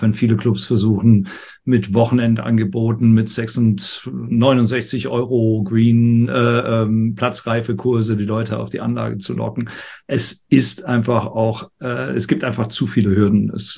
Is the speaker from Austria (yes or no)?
no; United Kingdom; als ich aufgewachsen bin in Großbritannien